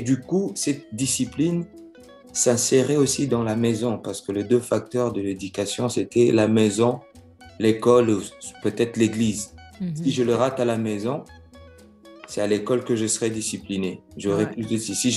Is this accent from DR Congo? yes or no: yes; Kinshasa, DR Congo; French is a second language; moi, j'ai appris le français à l'école. Je l'ai appris à Kinshasa, né, grandi à Kinshasa.